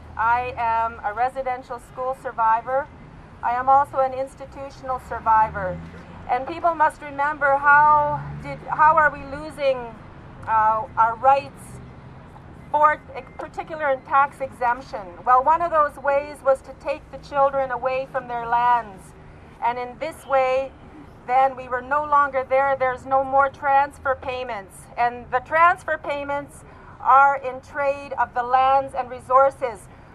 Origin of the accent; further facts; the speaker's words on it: Saskatchewan, Canada; I'm Dakota Cree from Saskatchewan